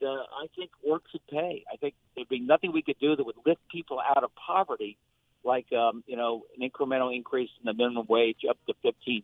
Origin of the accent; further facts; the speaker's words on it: Greenwich, Connecticut, United States; if a town like my hometown of Greenwich pays their teachers 30% more